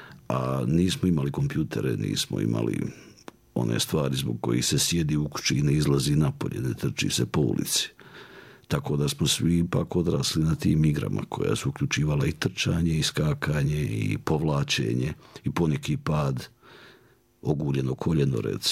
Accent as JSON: {"language": "Bosnian", "town": "Mostar", "region": "Federation of Bosnia and Herzegovina", "country": "Bosnia & Herzegovina", "tie": "born or raised there", "said": "Druženjima, igrama sa psima lutalcama, tada ih je bilo puno u Mostaru."}